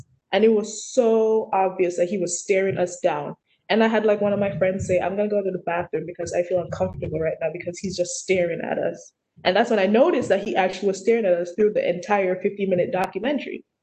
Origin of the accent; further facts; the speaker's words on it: Jamaica; my form of cooking, of course, is different because I'm from Jamaica, so I cook a lot of cultural dishes.